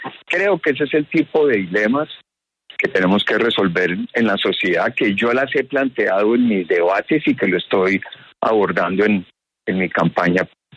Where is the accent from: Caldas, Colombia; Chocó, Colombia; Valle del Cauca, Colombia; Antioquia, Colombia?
Caldas, Colombia; Pensilvania; Yo estoy aquí, por ejemplo, hoy en esta época de fin de año en mi pueblo, Pensilvania.